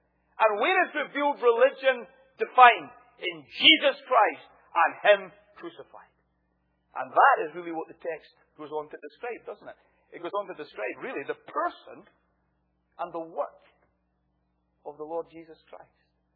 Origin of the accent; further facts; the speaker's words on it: Scotland, United Kingdom; I'm Scottish, but my wife is Irish.